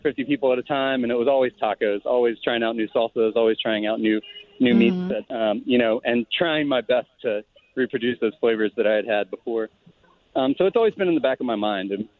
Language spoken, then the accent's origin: English; Louisiana, United States; also born or lived in Virginia / New York; I'm from South Louisiana originally.